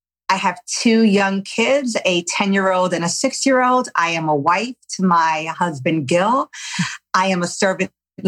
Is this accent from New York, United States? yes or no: yes; New York, United States; I grew up in New York native, grew up in poverty.